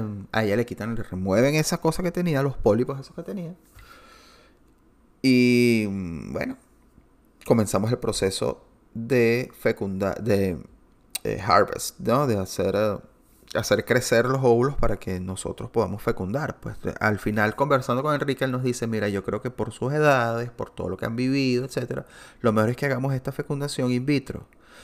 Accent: Venezuela; moved away as an adult; now in Orlando, United States; Salir de Venezuela es una fortuna, lamentablemente, pero es así. Total que salimos de Venezuela por las razones que fueron. Y estando acá en Orlando

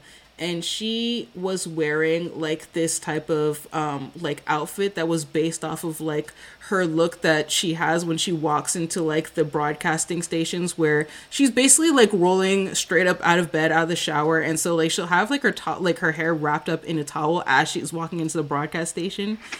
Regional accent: Nigeria; And me as a Nigerian, I was sitting there and I was looking at her outfit and I said, in what world is this Nigerian attire?

